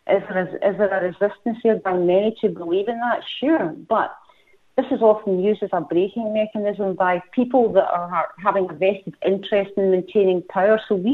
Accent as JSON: {"language": "English", "region": "Scotland", "country": "United Kingdom", "also_born_or_lived": "Galway / Australia", "lives_now": "London, United Kingdom", "said": "we were in Scotland, my home country, for many years. We're now in London, England"}